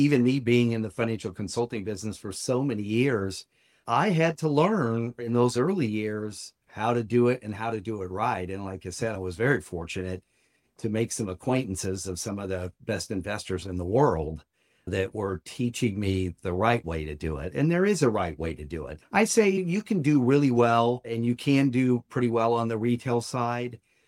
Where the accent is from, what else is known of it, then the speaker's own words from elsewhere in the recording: Atlanta, Georgia, United States; We're from the Atlanta area, and he's actually taking a class that's on personal finances.